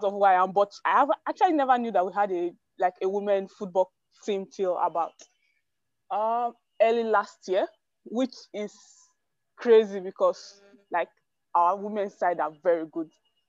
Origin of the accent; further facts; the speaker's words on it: Nigeria; I'm from Nigeria.